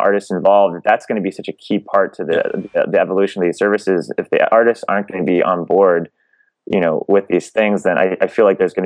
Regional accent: Miami, Florida, United States; I'm from Miami

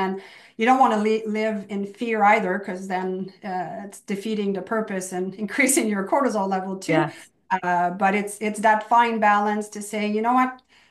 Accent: Canada; I'm French Canadian. I grew up eating Joe Louis poutine and Coke

